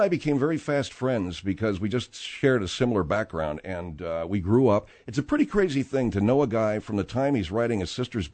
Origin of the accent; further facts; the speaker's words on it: Arcadia, California, United States; I grew up in Arcadia, California.